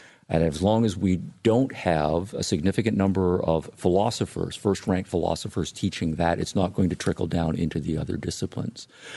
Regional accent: Illinois, United States; he came to my home state of Illinois.

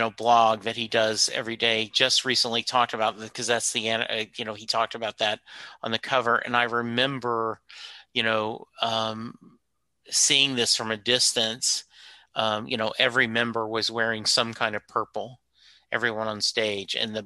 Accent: Louisiana, United States; And I was an … guy and growing up in Louisiana, not that I didn't like

